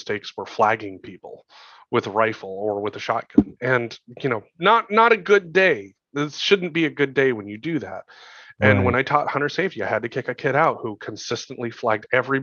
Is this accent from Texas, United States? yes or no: no; Montana, United States; I grew up in Montana.